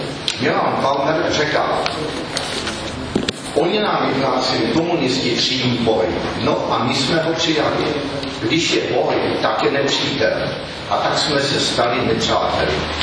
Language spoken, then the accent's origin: Czech; Poděbrady, Central Bohemian Region, Czechia; z Poděbra